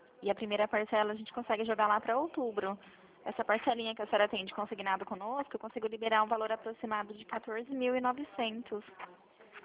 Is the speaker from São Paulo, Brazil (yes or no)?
yes; Presidente Prudente, São Paulo, Brazil; Não, eu sou de Presidente Prudente.